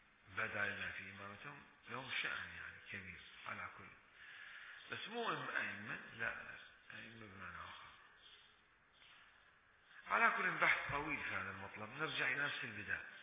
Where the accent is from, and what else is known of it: Bahrain